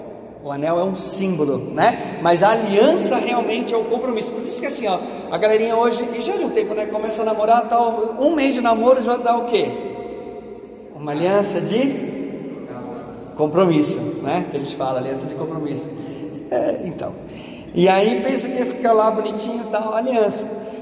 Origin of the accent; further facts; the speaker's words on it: Santo André, São Paulo, Brazil; eu sou de Santo André, faço parte da comunidade Colo de Deus